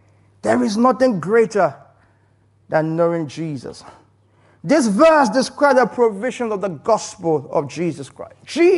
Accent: Nigeria; By the way, you know I'm Nigerian

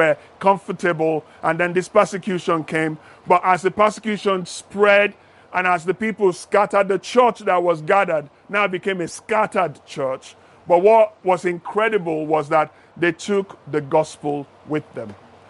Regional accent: Nigeria; now in United Kingdom; So I come from Nigeria. Back in Nigeria, as a 29-year-old man, by the grace of God, I was already fairly wealthy.

